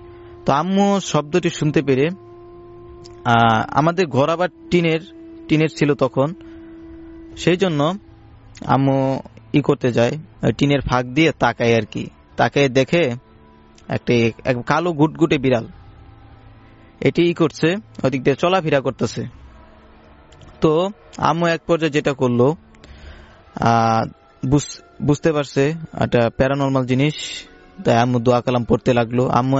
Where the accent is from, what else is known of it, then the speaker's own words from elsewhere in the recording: Phulbaria, Mymensingh Division, Bangladesh; এই ঘটনাটি হচ্ছে আমাদের গ্রামের বাড়ির ঘটনা। আমাদের গ্রামের বাড়ি হচ্ছে ময়মনসিংহের ফুলবাড়িয়াতে।